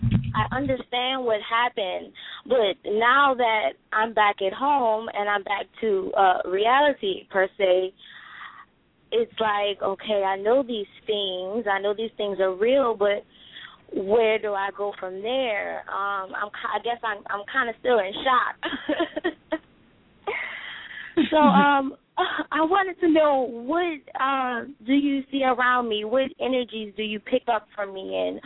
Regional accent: Louisiana, United States; now in California, United States; it's not as cold as I'm originally from Louisiana, so it's pretty nice out here compared to what I'll get from out there.

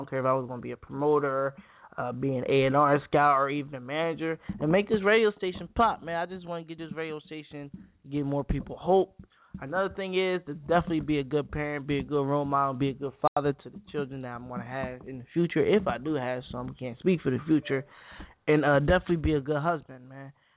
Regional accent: Camden, New Jersey, United States; I want to move out of Camden and say I am from Camden. I will never leave my hood.

